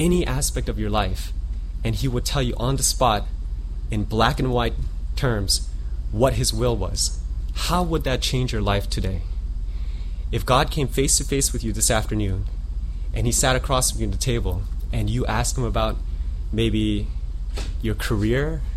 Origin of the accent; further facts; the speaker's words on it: Maryland, United States; I'm from Maryland